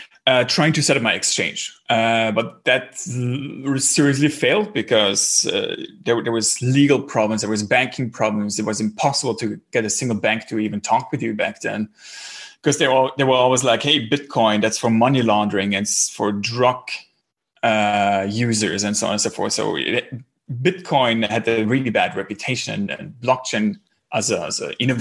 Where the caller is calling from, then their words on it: Berlin, Germany; accent: German; I'm actually calling in from Berlin.